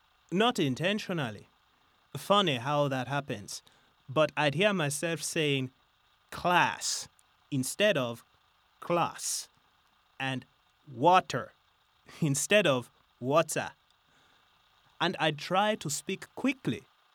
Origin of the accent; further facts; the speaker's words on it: St. Lucia; I wasn't aware of my accent until I came here. Obviously, growing up in St. Lucia, no one told me I had an accent because we all spoke the same way.